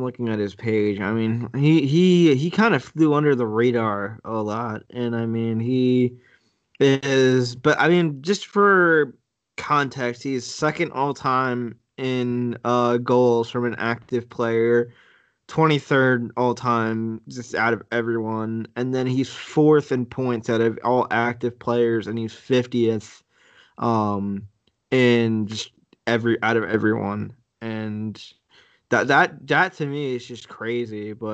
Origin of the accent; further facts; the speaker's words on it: Long Island, New York, United States; I was a season ticket holder back for the New York Islanders when I was a little kid growing up on Long Island.